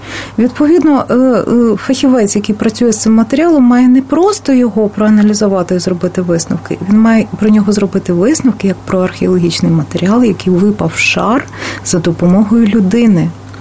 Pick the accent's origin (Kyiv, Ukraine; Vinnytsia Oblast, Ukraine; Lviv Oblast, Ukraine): Kyiv, Ukraine; Я киянка, і мене надзвичайно цікавила київська старовина.